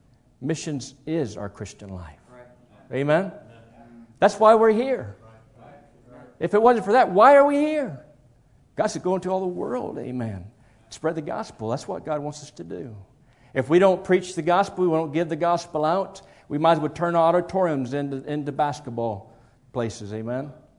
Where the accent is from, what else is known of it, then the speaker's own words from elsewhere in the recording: Texas, United States; I'm from Texas, amen, originally.